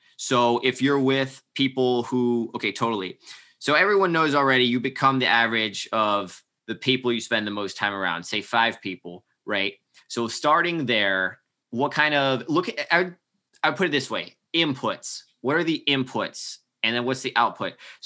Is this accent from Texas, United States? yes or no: no; Miami, Florida, United States; I'm from Miami, Florida, friends.